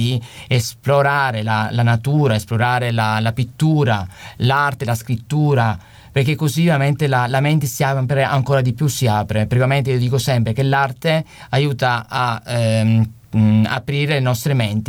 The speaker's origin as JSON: {"language": "Italian", "region": "Sicily", "country": "Italy", "said": "siamo anche siciliani"}